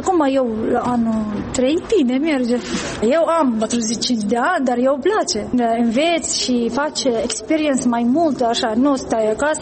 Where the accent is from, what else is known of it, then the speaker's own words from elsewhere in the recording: Iraq; Romanian is a second language; moved away as an adult; now in Moldova; eu suntem din Irak, am venit la anul 2012.